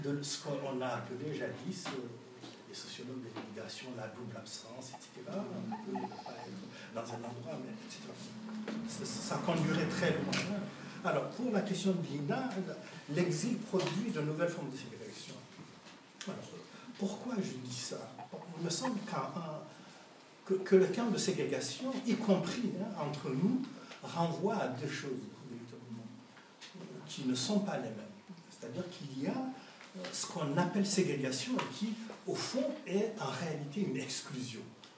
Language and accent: French; Mali; moved away; il y avait une impossibilité de rentrer au Mali, de New York, parce que j'avais un passeport français. Donc, je ne pouvais pas rentrer dans mon pays d'origine